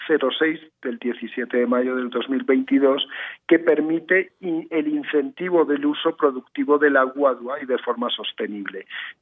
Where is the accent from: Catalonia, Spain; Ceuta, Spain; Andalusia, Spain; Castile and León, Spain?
Catalonia, Spain; Barcelona; now in Colombia; Yo soy de Barcelona.